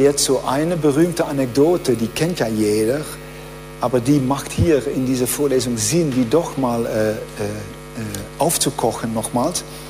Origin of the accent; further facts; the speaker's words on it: Netherlands; German is a second language; weil sie an meinem Akzent hörte, dass ich Holländer war